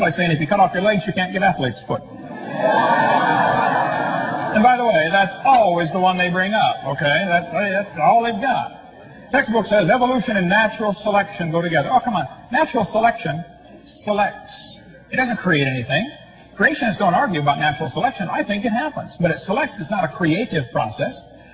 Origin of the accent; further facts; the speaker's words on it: Illinois, United States; I only got a few minutes left here, but I grew up in Illinois, corn country.